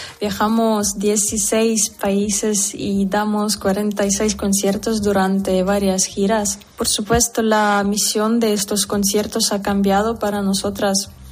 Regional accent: Poltava Oblast, Ukraine; now in Lviv, Ukraine; Soy de Ucrania. Nací en la parte central del país, en la región de Poltava, pero los últimos 10 años he vivido en Lviv, en el oeste de Ucrania.

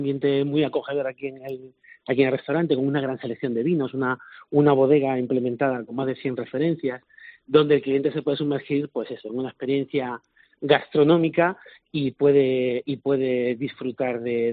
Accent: Málaga, Andalusia, Spain; now in Asturias, Spain; soy de origen andaluz, soy de Málaga

